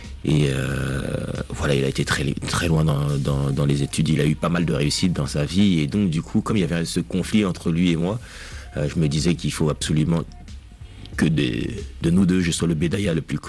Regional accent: Brazzaville, Republic of the Congo; also born or lived in Kinshasa, DR Congo / Central African Republic; Je suis Congo de Brazza et de Kin

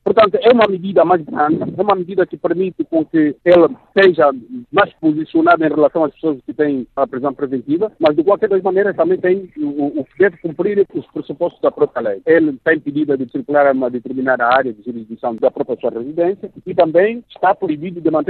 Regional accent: Angola; para mim, como angolano

